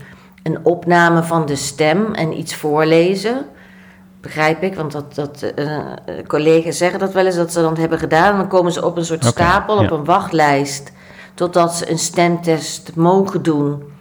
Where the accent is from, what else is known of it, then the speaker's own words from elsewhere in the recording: Nijmegen, Gelderland, Netherlands; accent: soft G; Ik kom uit Nijmegen met een zacht G.